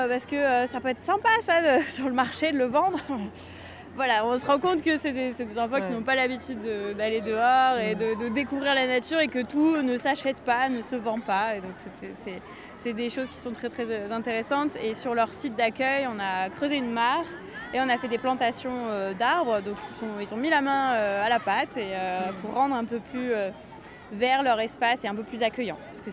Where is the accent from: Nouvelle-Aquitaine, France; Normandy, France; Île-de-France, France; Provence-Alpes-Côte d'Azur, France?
Provence-Alpes-Côte d'Azur, France; Moi, je suis originaire du Vaucluse, donc c'était une belle découverte pour moi, la Drôme.